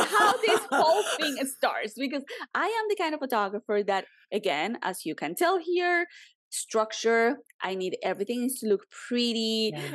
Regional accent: Colombia; but like when I grew up in Colombia, we didn't have like family portraits.

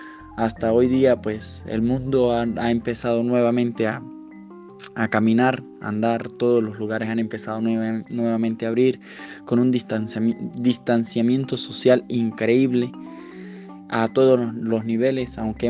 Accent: Venezuela; now in Andorra; tengo 26 años de edad, soy venezolano, en este momento me encuentro residenciado en Andorra.

